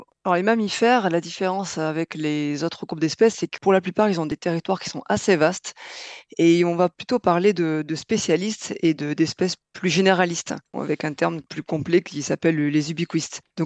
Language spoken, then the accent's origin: French; Toulouse, Occitanie, France; Chez nous, en Toulouse, c'est moins le cas